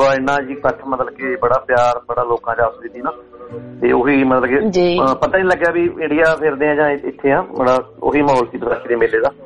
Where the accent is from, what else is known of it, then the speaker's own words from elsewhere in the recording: Mahi Nangal, Punjab, India; ਬਠਿੰਡੇ ਜ਼ਿਲ੍ਹੇ 'ਚ ਮੇਰਾ ਪਿੰਡ ਹੈ